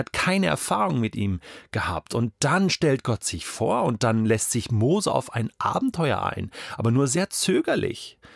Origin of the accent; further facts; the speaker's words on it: Germany; Ich meine, ich komme aus Deutschland, ich habe eine deutsche Prägung, eine westeuropäische Prägung.